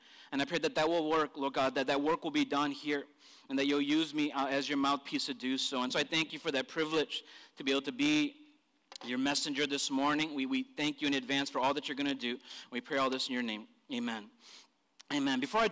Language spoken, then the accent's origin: English; India; I'm Indian. I don't need to wear sunscreen.